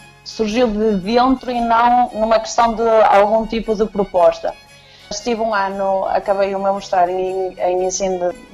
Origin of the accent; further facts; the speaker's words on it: Portugal; moved away as an adult; saí de Portugal em direção à Inglaterra sem nenhum tipo de proposta. Tinha uma prima em Inglaterra, com quem vivi nos primeiros tempos, em Birmingham, que é a segunda maior cidade de Inglaterra.